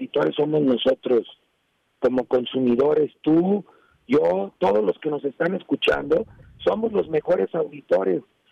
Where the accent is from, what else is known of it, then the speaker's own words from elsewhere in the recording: Mexico; nos respeta como consumidores mexicanos